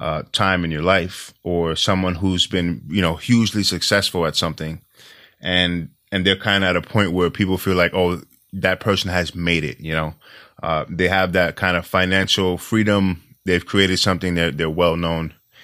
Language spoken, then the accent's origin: English; New York, United States; You know, I'm from New York.